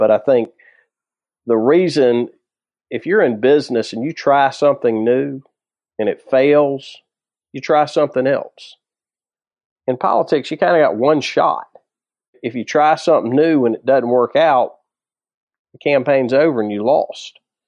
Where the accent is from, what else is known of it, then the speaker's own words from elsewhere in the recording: the South, United States; So I grew up around politics in the rural South.